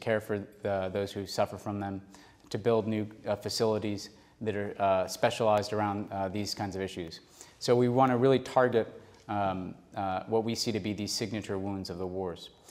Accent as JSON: {"language": "English", "region": "New York", "country": "United States", "said": "It's Brooklyn. I'm from New York myself, RJ, so I hope to, in better days, I'd live in Park Slope."}